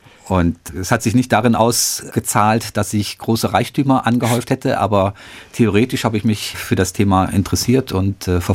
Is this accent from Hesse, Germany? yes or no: no; Bonn, North Rhine-Westphalia, Germany; Und zwar bin ich ja in Bonn aufgewachsen